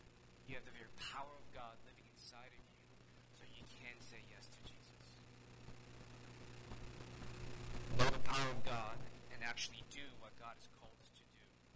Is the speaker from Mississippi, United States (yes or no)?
no; Texas, United States; I know we're in America, and I'm from the South, from Texas.